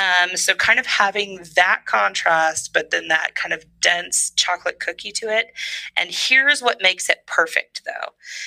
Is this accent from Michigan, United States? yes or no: no; California, United States; And I only call that out because I'm from Northern California.